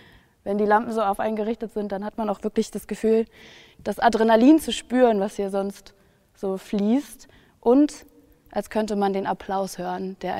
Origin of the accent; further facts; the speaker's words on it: Berlin, Germany; Zumal ich mir als Berlinerin unter dem Namen Gewandhaus ehrlich gesagt nicht so viel vorstellen konnte.